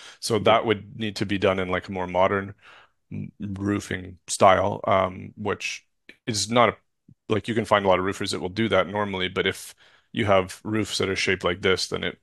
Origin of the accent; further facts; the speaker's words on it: Canada; Or I'm Canadian, but yeah, America, same thing.